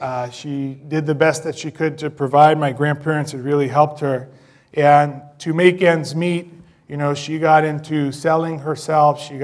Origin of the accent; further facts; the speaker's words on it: Bronx, New York, United States; And I grew up in the Bronx. I grew up in an Orthodox Jewish family, which is probably unusual.